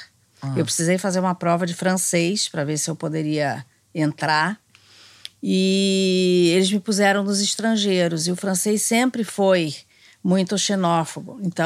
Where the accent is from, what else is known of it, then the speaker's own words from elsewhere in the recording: Curitiba, Paraná, Brazil; moved away as an adult; now in Rio de Janeiro, Brazil; Eu sou carioca, mas eu nasci aqui e fui para Curitiba. Uhum. Fui bebê. E lá fiquei 20 anos quando eu voltei para cá e daqui nunca mais saí.